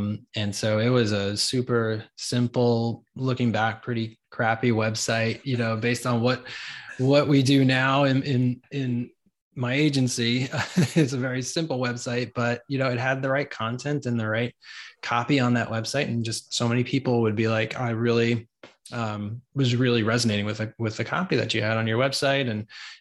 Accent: New York, United States; now in Atlanta, United States; She's from Tampa originally. I was from New York. We chose Atlanta.

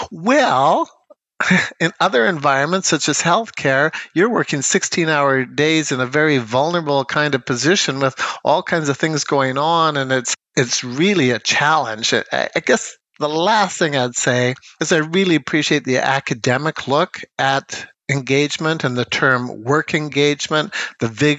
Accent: the Prairies, Canada; It's prairie-like. I'm from the Canadian prairies.

